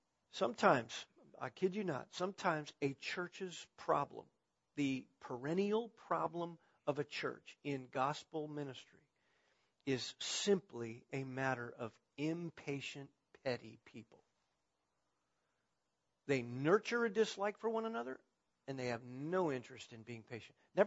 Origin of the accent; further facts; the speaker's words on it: California, United States; I'm not like you. I grew up in Southern California.